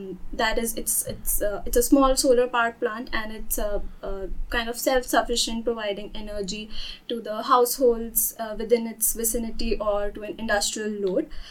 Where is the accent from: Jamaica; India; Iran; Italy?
India; and I'm from India, born and brought up there.